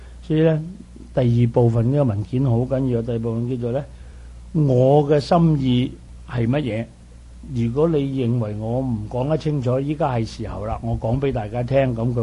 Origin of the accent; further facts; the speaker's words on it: China; 啲人以為我哋中國人儲到四五十萬咧，好好世界。